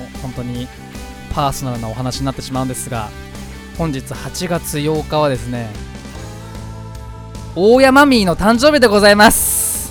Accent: Fujisawa, Kanagawa, Japan; この番組は藤沢出身の俳優タレントとして活動する … と、藤沢出身のハートフルをモットーとする不動産屋さん…社長による藤沢ラバーコンビでお送りする地元密着番組です。

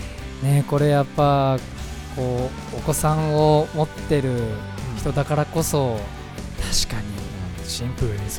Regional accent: Fujisawa, Kanagawa, Japan

